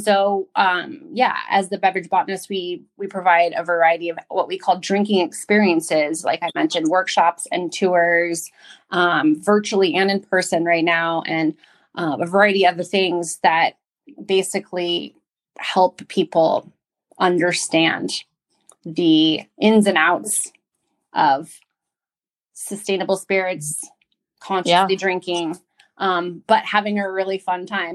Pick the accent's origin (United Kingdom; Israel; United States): United States; San Diego, California; So, I'm just excited to be a part of helping advance that movement here in my hometown of San Diego